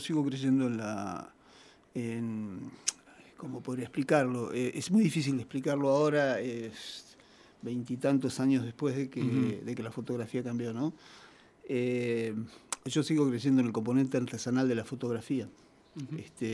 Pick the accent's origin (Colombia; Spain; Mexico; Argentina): Argentina; Santa Rosa, La Pampa; also born or lived in General Pico; Mi niñez está fraccionada. Mi niñez fue hasta los 8 años en Pico, yo nací en Pico, uh-huh. Y de los 8 años en adelante aquí en Santa Rosa.